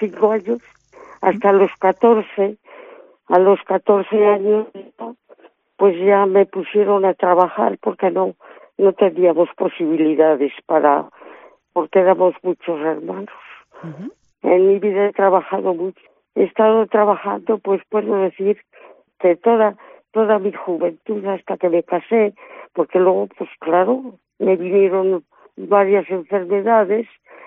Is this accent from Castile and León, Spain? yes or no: yes; Guijuelo, Castile and León, Spain; now in Cabrerizos, Spain; Mi pueblo, soy de Guijuelo. Nací en Guijuelo y el 2 de febrero de 1931. Y vivo ahora en Cabrerizos.